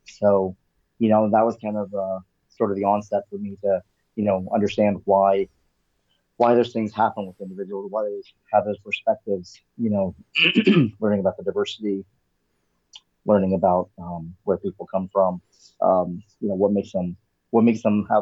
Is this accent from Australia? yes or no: no; East Coast, United States; I personally grew up mostly on the East Coast.